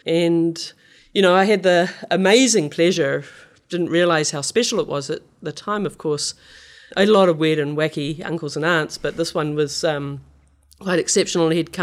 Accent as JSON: {"language": "English", "town": "Kerikeri", "region": "Northland", "country": "New Zealand", "tie": "born or raised there", "said": "I grew up in Kerikeri in the Bay of Islands, and youngest of six, so I was born loud."}